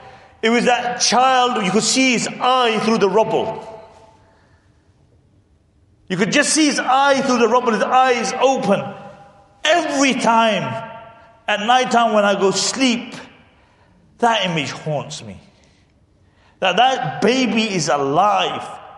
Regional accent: Pakistan; I'm Pakistani, yeah? So I'm saying, so I'm not a self-hating Pakistani, yeah?

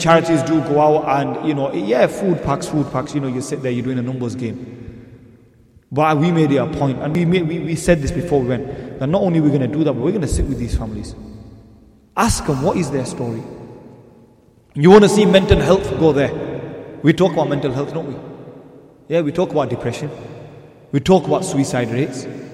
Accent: Bradford, Yorkshire and the Humber, United Kingdom; We're from Bradford, mate.

